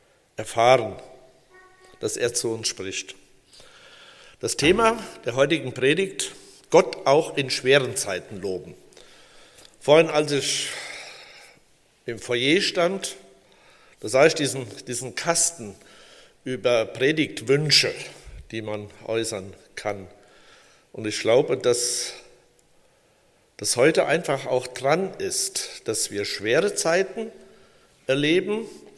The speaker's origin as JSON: {"language": "German", "town": "Pfuhl", "region": "Bavaria", "country": "Germany", "tie": "born there", "lives_now": "Nisterau, Germany", "said": "Komm aus, gebürtig aus Pfuhl, jetzt Nisterau."}